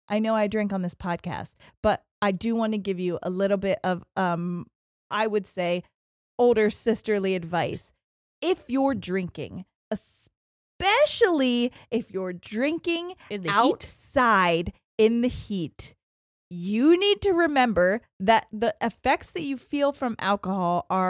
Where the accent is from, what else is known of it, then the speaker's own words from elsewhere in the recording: Ohio, United States; I'm from Central Ohio